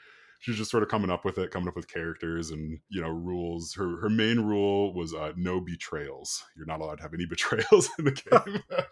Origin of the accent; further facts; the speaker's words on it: Illinois, United States; So I grew up in the Midwest. I grew up in Illinois in the suburbs of Chicago.